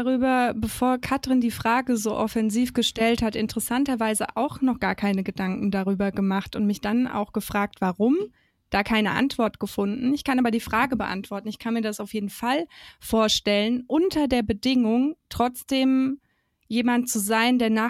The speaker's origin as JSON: {"language": "German", "town": "Dresden", "region": "Saxony", "country": "Germany", "tie": "born or raised there", "said": "als ich noch in Dresden lebte, ich komme ja aus Dresden, bin da geboren und habe da auch mein Abi gemacht"}